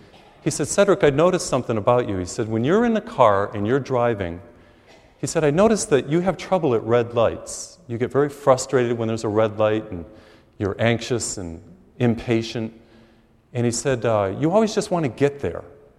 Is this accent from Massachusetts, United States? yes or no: yes; Massachusetts, United States; I grew up in Massachusetts, and here I am.